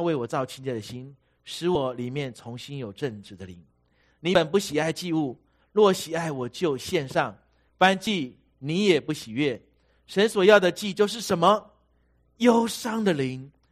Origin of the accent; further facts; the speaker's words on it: Taiwan; 我是一个外省背景长大的，从小在我们的家里，我们家就是说宁波话， 我到了学校，学校的同学要说台语，老师教导我们要说普通话，我很混乱。